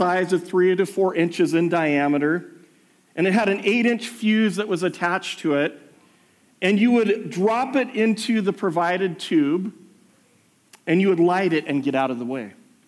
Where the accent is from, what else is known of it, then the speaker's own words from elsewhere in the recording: United States; And growing up in America, that's where I grew up, I loved the 4th of July.